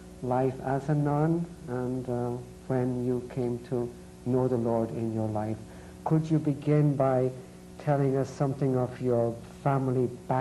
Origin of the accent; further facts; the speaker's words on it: Ireland; Sort of amused, or you know, just being Irish myself. I don't think I have much of an Irish accent, but I just hear a little tweeny bit, and I was back in Ireland this year and I'm more sensitive.